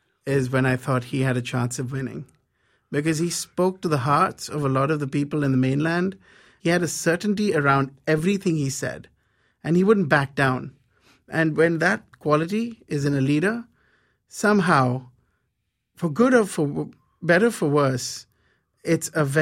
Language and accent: English; India; English is a second language; moved away; I feel like, you know, and I'm guilty as charged, being an Indian. I too came here to find individual happiness, find my identity, and I did.